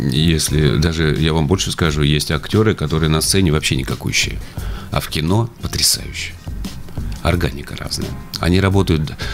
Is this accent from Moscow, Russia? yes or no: no; Kemerovo, Kemerovo Oblast, Russia; also born or lived in Omsk; Я кемеровчанин, кратко. Я родился в Омске.